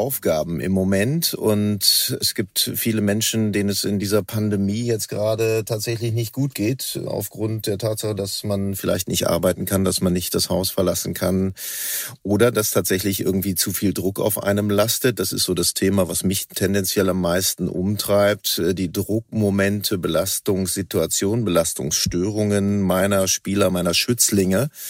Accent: Northern Germany, Germany; born there; now in Cologne, Germany; ich bin gebürtiger Norddeutscher, inzwischen angekommen in Köln, hier wohnhaft und hier arbeitend. Ich bin 54 Jahre alt

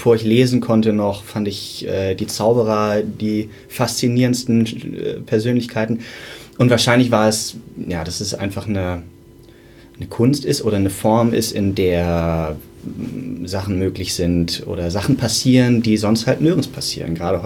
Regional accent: Hamburg, Germany; Ich komme aus Hamburg

